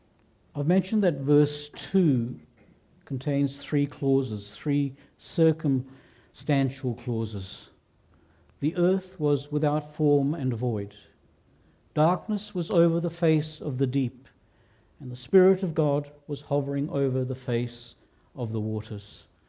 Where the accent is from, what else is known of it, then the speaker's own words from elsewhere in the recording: Australia; now in England; I studied Hebrew a long time ago as an Australian living in England under a Welsh tutor, so something has definitely had to get lost in the vocalization of that.